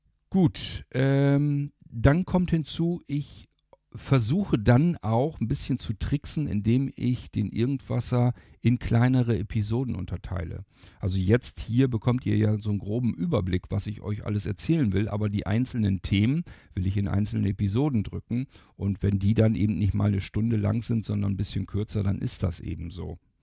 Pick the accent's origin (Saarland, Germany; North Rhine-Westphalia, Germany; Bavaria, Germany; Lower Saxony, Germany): Lower Saxony, Germany; da mal ein bisschen was zeigen, den Dümmersee und so weiter.